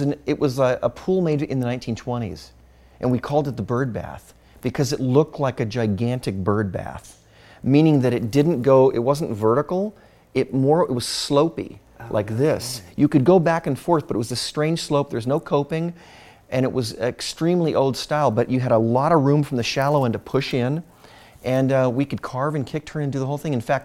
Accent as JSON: {"language": "English", "town": "Los Angeles", "region": "California", "country": "United States", "tie": "born or raised there", "said": "But it was literally like growing up in Los Angeles was like having five or six of the greatest golf courses in one city."}